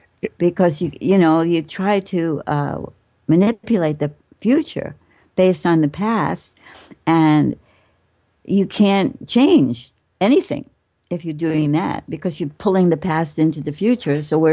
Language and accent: English; New York, United States; born there; I was born in New York.